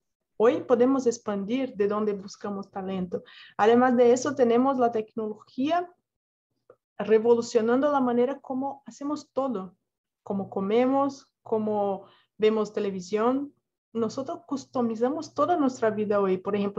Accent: Brazil; Spanish is a second language; yo soy brasileña, ustedes ya deben de tener percibido ahí que hablo mi portuñol, pero cuando fui contratada en Oracle hace 4 años, no hablaba español.

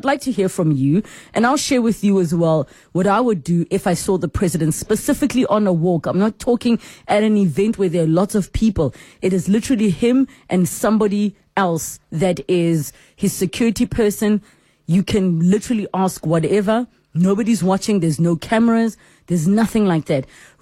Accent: South Africa; as a South African who is passionate about where we are as a country, where the country is going

